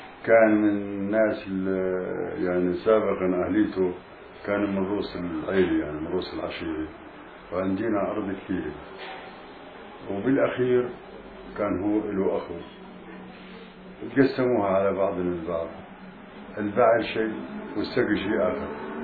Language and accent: Arabic; Palestine; moved away; والله أنا غنيتها على أهدي بعد ما جينا من فلسطين.